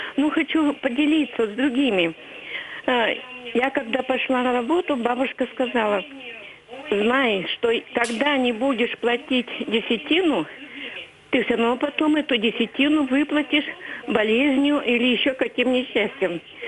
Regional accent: Syktyvkar, Komi Republic, Russia; из Сыктывкара.

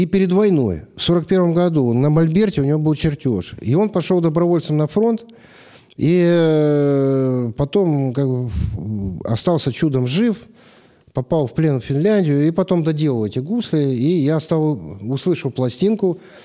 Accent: Ukraine; moved away as an adult; now in Sergiyev Posad, Russia; А раньше, конечно, я вообще с Украины.

